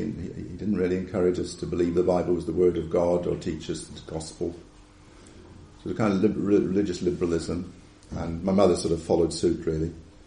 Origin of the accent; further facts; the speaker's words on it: Ealing, London, United Kingdom; born there; I was born in West Ealing, the West Middlesex Hospital, if I remember what my mother told me, in 1956.